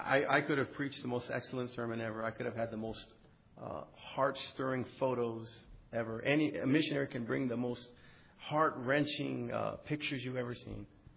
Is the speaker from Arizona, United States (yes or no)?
yes; Phoenix, Arizona, United States; And I actually had a person who asked me when he found out I was from Phoenix, do people in Phoenix still like ride horses and stuff?